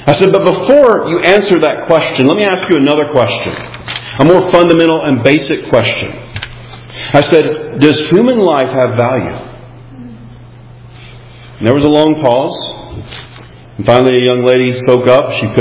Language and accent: English; the South, United States; accent: southern American; with my, of course, American accent, my southern accent